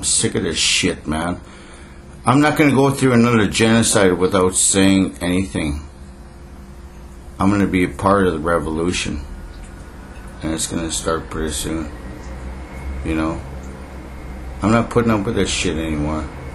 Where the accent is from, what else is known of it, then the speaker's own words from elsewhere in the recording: Canada; We're not criminals, we're Canadian fucking citizens. We've been here for fucking ever, you know? How can they criminalize us, man? They can't criminalize an Indian.